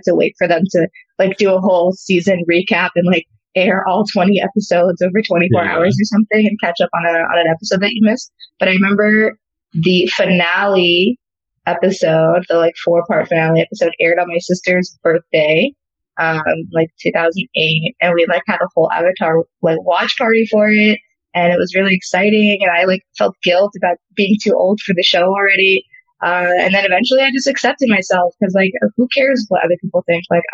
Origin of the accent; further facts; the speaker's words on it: Los Angeles, California, United States; I'm from Los Angeles. Grew up going to the beach.